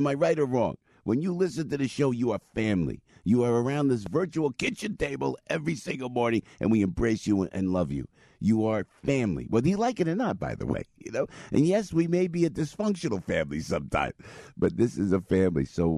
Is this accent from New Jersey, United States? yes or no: yes; New Jersey, United States; I'm a Jersey boy who looked at the skyline of New York from Route 46, baby.